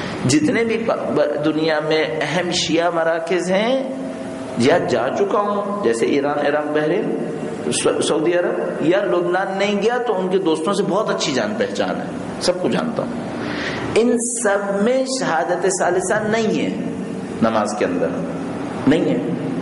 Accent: Pakistan; بھائی میں بچپن سے پاکستان میں رہا ہوں نا، پیدا ہی پاکستان میں ہوں، میں نے بھی نماز پڑھی ہے

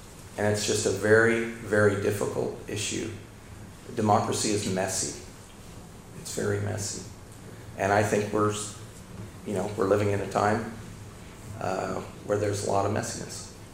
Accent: United States; I come from America where a particular denomination is not so established.

